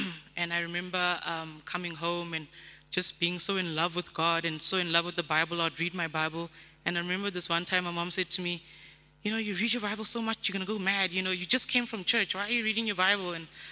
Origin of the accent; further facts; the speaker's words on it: Hillbrow, Gauteng, South Africa; I grew up in Hillbrow in the city, and I guess I'm tough today because of having grown up there